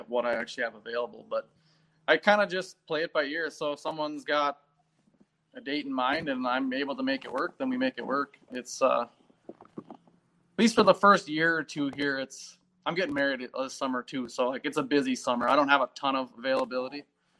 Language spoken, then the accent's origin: English; Poplar, Wisconsin, United States; Yeah, so I'm from Poplar, Wisconsin. I'm sure absolutely nobody knows where that is.